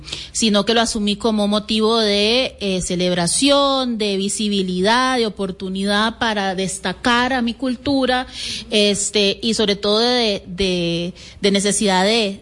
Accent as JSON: {"language": "Spanish", "country": "Costa Rica", "said": "como persona negra, como mujer, como costarricense, ¿verdad? El entendido que somos costarricenses, claro. No somos extranjeros de nuestra propia tierra"}